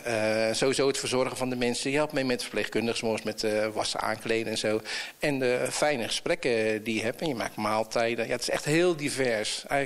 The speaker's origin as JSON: {"language": "Dutch", "town": "Bergschenhoek", "region": "South Holland", "country": "Netherlands", "said": "En ja, en ik kom dan zelf, kom ik uit Bergshoek."}